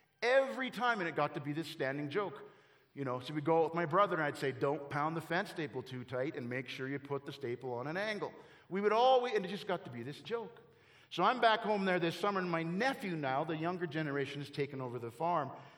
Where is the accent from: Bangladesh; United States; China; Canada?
Canada; eventually this guy ends up in Canada playing football for my hometown team.